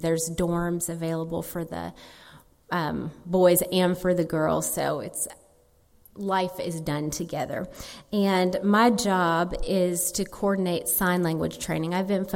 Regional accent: Anderson, Ohio, United States; now in Tennessee; I grew up in Anderson, and with the exception of 3 years after graduate school, I came back and taught at Cincinnati Hills. I've not been back since. I've mostly been in Tennessee.

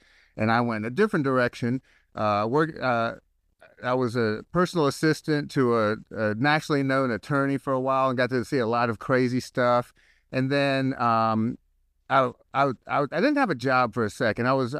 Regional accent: New Orleans, Louisiana, United States; also born or lived in Atlanta / Charlotte; now in Lexington, United States; So I was born in New Orleans, and I spent most of my entire life in the Southeast. Spent most of my childhood in New Orleans, moved to Atlanta, Charlotte, and then ended up in Columbia, South Carolina

